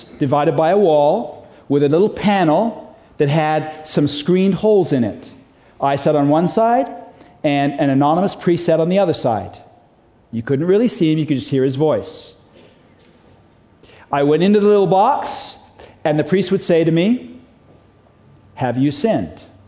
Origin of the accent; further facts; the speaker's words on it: England, United Kingdom; I was raised a Catholic. I was raised in England, went to Catholic school, was an altar boy